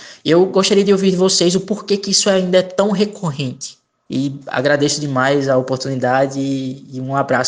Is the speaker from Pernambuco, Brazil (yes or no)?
yes; Caruaru, Pernambuco, Brazil; tenho 22 anos, sou de Caruaru, Pernambuco.